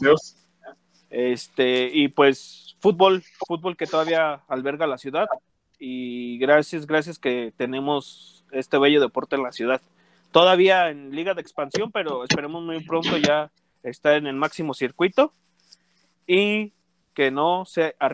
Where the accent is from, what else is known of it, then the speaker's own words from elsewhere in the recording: Morelia, Michoacán, Mexico; yo siento que el simplemente decir que soy de Morelia o el orgullo de que cuando preguntan de dónde eres o de dónde naciste, pues el solo hecho de decir de Morelia, pues es lo padre.